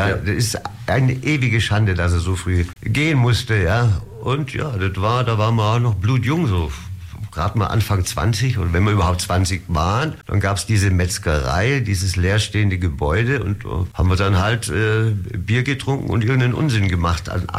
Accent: Neu-Ulm, Bavaria, Germany; born there; Geboren in Neu-Ulm. Ja? Das ist auf der anderen Seite von der Donau.

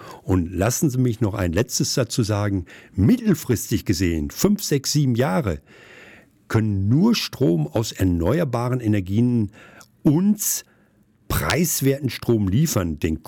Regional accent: Augsburg, Bavaria, Germany; Für mich, ich komme aus Augsburg, ist es ein Ärgernis

